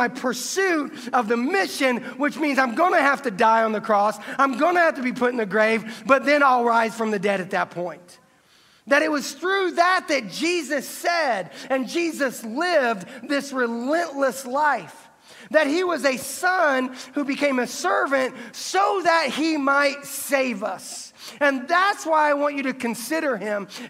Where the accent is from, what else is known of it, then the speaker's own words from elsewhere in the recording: Midwest, United States; Remember, we grew up in the Midwest, flatlands, all right?